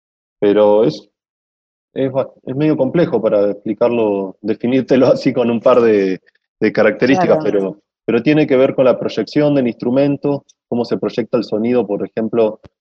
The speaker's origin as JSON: {"language": "Spanish", "region": "Neuquén", "country": "Argentina", "moved": "yes", "lives_now": "Tucumán, Argentina", "said": "Yo me vine a Tucumán, soy de Neuquén, realmente, pero me vine para Tucumán"}